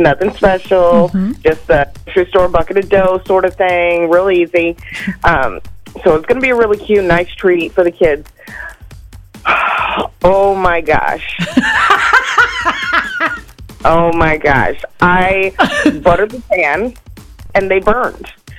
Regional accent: Madison, United States; from Madison

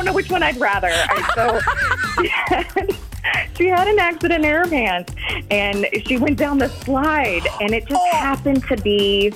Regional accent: Waunakee, Wisconsin, United States; I'm from Wanakee.

